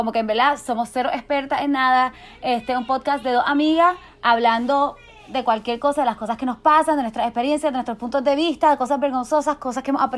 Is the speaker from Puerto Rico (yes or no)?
yes; Puerto Rico; soy de Puerto Rico, soy cantautora